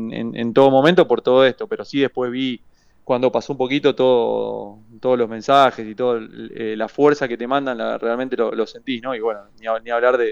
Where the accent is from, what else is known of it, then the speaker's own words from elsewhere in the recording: Barracas, Buenos Aires Province, Argentina; Nosotros somos de Barracas, ¿viste?